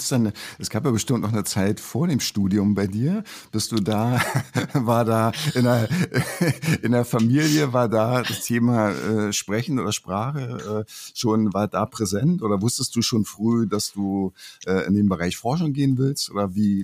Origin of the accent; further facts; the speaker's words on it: Brandenburg, Germany; accent: Brandenburg dialect; now in Görlitz, Germany; ich habe jetzt schon ein paar die Rückmeldungen, die ich bekommen habe zum Podcast, dass mein Brandenburger Dialekt nicht zu verleugnen ist.